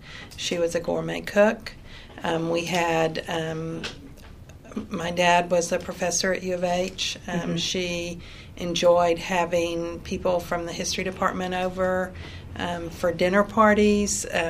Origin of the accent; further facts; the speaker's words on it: Dallas, Texas, United States; born there; I was born in Dallas in 1949.